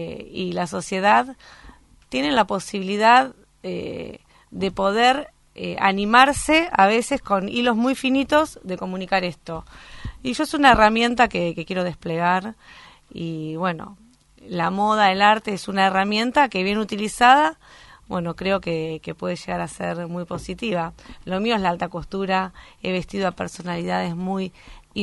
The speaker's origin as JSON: {"language": "Spanish", "town": "Avellaneda", "region": "Buenos Aires Province", "country": "Argentina", "said": "Vengo físicamente de Avellaneda."}